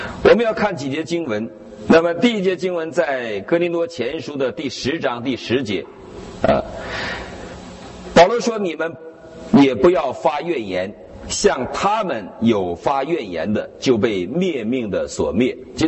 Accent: Northeast China, China; 我们东北人这个发言

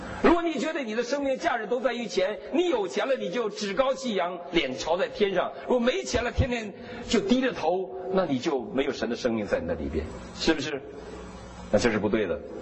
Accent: Northeast China, China; now in United States; 这是我东北人的习惯

